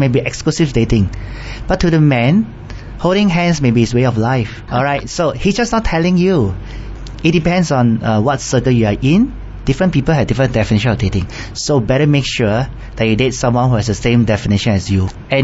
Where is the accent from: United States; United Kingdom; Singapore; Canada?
Singapore; from Singapore.